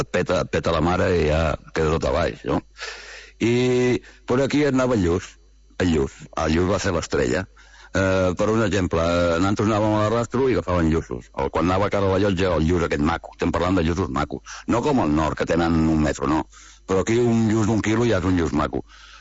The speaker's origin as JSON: {"language": "Catalan", "town": "Vilanova i la Geltrú", "region": "Catalonia", "country": "Spain", "said": "I és una llàstima que soc de Vilanova"}